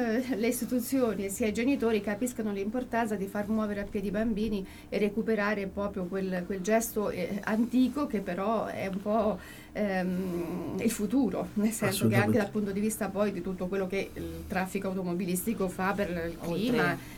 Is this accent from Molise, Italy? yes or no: yes; Molise, Italy; Io sono non sono umbra, sono molisana